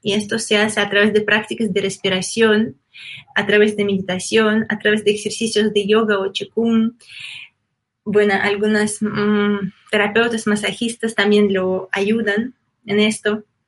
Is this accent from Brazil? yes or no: no; Russia; born there; Spanish is a second language; viví en zona de montes de Altai y también de montes de Ural, es donde, desde donde yo nací, sí, cerca de montes de Ural y también Altai. Estaba viviendo ahí, aprendiendo.